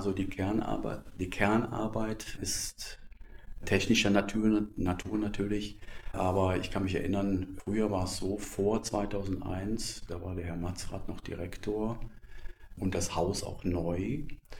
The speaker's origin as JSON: {"language": "German", "town": "Cologne", "region": "North Rhine-Westphalia", "country": "Germany", "tie": "born or raised there", "said": "Also meine Eltern, also meine Mutter ist Österreicherin, mein Vater ist Deutscher. Ich bin aufgewachsen in Köln, habe auch gelebt in Köln"}